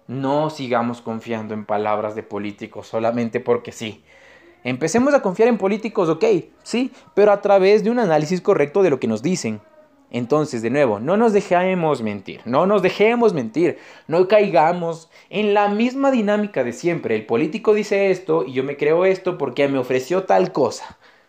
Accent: Ecuador; Y tenemos que seguir haciéndolo todos juntos, como ecuatorianos

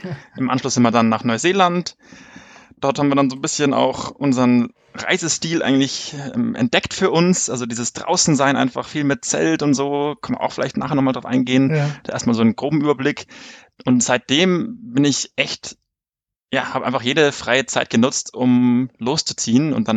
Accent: Bavaria, Germany; Also ich komme aus Oberbayern, südlich von München, also in der Nähe von Garmisch.

